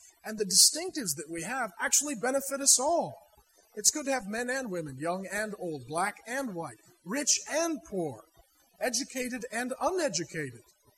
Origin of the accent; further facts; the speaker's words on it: Ireland; I'm Irish, right? I'm still moody and short, right? Hey, I'm still Irish.